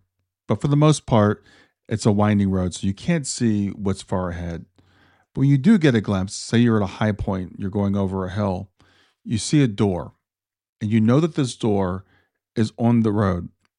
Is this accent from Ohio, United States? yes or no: yes; Columbus, Ohio, United States; I grew up in Columbus, Ohio, here in the United States.